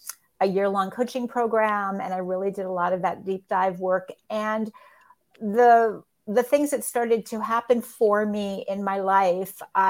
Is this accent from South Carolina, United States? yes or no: no; New York, United States; I am from New York originally, because no matter where else I've lived around the country or around the world, once a New Yorker, always a New Yorker.